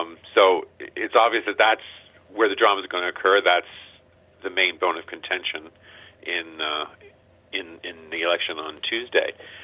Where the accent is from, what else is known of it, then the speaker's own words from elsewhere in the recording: Pennsylvania, United States; And since I'm from Pennsylvania, I'm going to start with that one